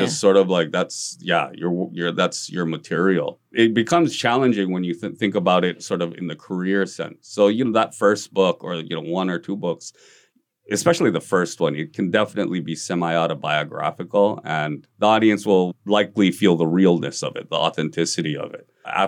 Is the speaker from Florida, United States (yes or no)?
no; Kahaluu, Hawaii, United States; I grew up in Kahalu. There's no writers and, you know what I mean?